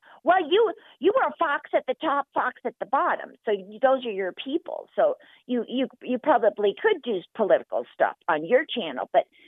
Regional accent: the South, United States; accent: Southern; now in Ohio, United States; When I moved to Ohio, I had to lose my accent. I had this Southern accent.

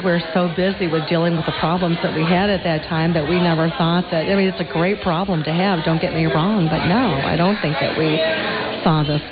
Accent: Michigan, United States; I was born and raised in Macomb County and can't imagine living anywhere else.

